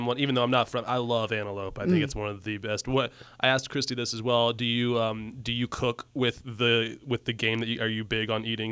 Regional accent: Ohio, United States; moved away; I'm from Ohio. When I moved out here, I got to really find out how hunting's different out here.

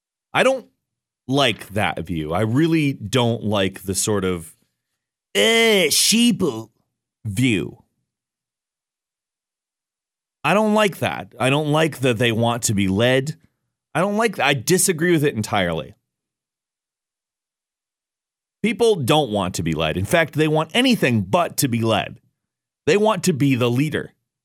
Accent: Watervliet, Michigan, United States; I'm from Watervliet. When the hotel went in there, I thought, there is no way.

